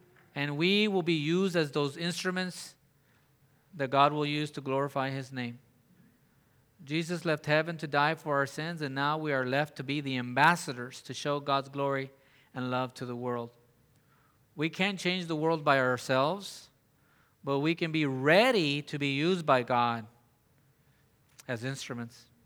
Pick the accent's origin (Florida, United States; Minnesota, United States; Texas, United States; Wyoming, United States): Texas, United States; Donna; I grew up in Donna. Our address was 205 South 25th Street.